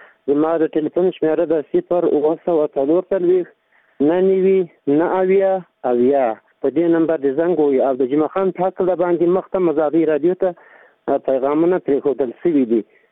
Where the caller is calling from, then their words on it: Jani Khel, Paktika, Afghanistan; د پکتیکا دی ولایت د جانخیل ولسوالۍ تاسو سره په تماس کې یم.